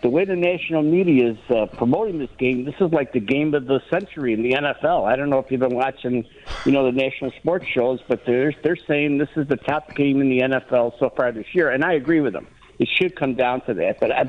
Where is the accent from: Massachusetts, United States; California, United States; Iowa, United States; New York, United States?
New York, United States; Buffalo; moved away; I'm originally from Buffalo. I've only been living down here about 3 years. I'm a big Bills fan.